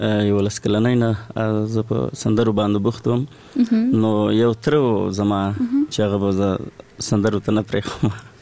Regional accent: Paktia, Afghanistan; او زه د لوی پکتیا یم او د سید کرم ولسوالي کلمو کوسین دی

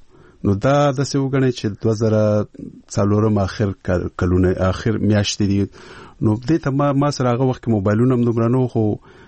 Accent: Peshawar, Khyber Pakhtunkhwa, Pakistan; زه ورکوټه په پېښور کې لوی شوی یم

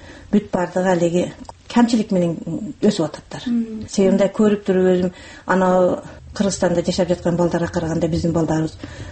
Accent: Isfara, Sughd, Tajikistan; moved away as an adult; максат мен өзүм Сфарадан болом

